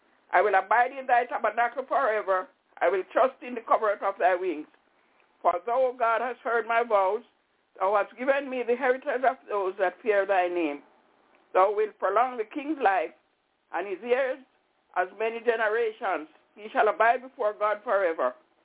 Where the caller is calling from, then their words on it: Albany, New York, United States; I'm calling from Albany, New York.